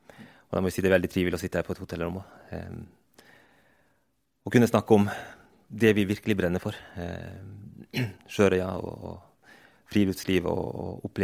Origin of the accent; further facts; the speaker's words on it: Finnmark, Norway; also born or lived in Tana; Ja, jeg vokste opp I Øst-Finnmark. Min mor fra Vadsø.